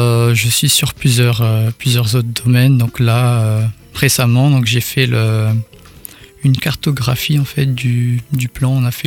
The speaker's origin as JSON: {"language": "French", "country": "Madagascar", "moved": "as an adult", "lives_now": "France", "said": "je suis originaire de Madagascar. Donc, je suis arrivé en France l'année dernière. Donc il y a un an précisément."}